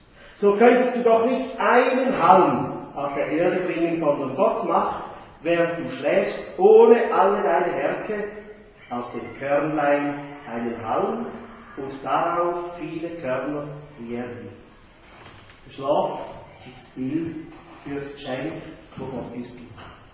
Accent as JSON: {"language": "German", "region": "Zurich", "country": "Switzerland", "tie": "born or raised there", "said": "Ich bin in Zürich an der Dorfstrasse aufgewachsen."}